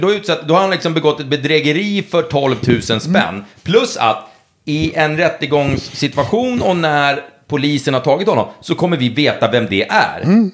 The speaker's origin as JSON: {"language": "Swedish", "town": "Norrtälje", "region": "Stockholm County", "country": "Sweden", "said": "Norrtäljekille, det är där jag kommer ifrån."}